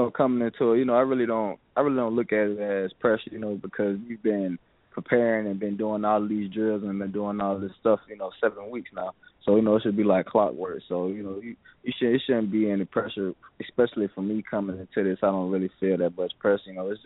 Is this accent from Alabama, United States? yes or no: yes; Mobile, Alabama, United States; Well, now growing up in Mobile, Alabama, you know, definitely, we've seen some hard times and seen a lot of things